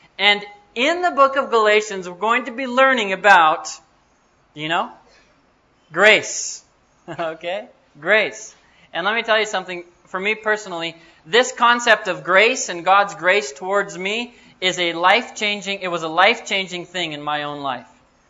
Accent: United States; You know where I'm from? This is kind of funny. I'm from the United States.

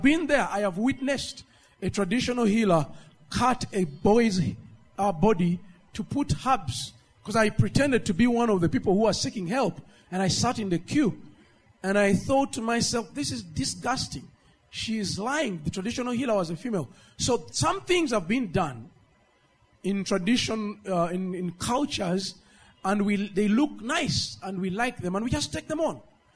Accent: Northern Region, Uganda; I come from Karamoja

